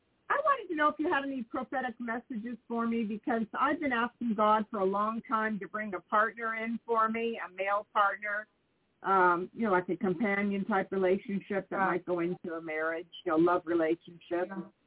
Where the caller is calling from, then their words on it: California, United States; Hi, Jeannie. … I'm in California.